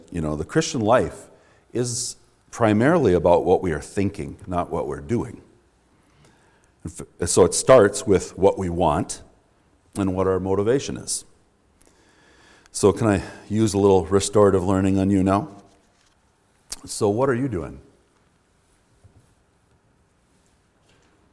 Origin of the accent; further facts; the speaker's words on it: Duluth, Minnesota, United States; I'm, as Brian said, I'm from Duluth.